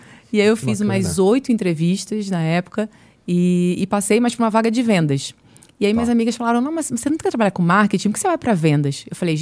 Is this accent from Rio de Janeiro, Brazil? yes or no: yes; Rio de Janeiro, Brazil; moved away as an adult; now in São Paulo, Brazil; O sotaque não mente, né? Eu sou do Rio mesmo, mas eu tô no momento do limbo. Sabe o limbo? Que eu não sou nem carioca, nem, não tenho nem sotaque do Rio, nem sotaque de São Paulo.